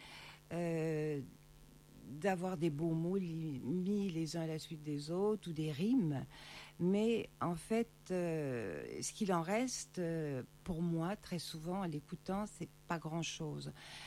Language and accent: French; Quebec City, Quebec, Canada; born there; also born or lived in Montreal; Je suis née à Québec, j'ai vécu à Montréal. Québec, ouais. Voilà. Et dans mes racines, il y a, comme il y avait à l'époque au Québec, beaucoup de mixage entre les francophones et les Indiens, il y a du sang amérindien.